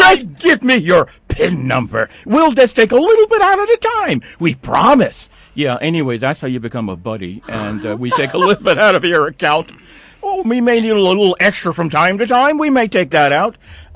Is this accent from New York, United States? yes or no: yes; Crown Heights, New York, United States; I grew up in Crown Heights.